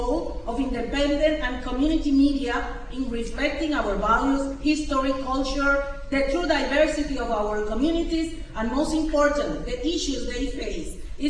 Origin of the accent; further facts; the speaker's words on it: Puerto Rico; I was born and raised in Puerto Rico.